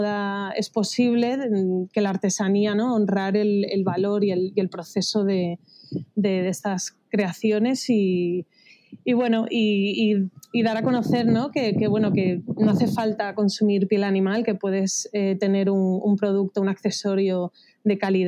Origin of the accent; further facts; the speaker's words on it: Guatemala; y crecí en Guatemala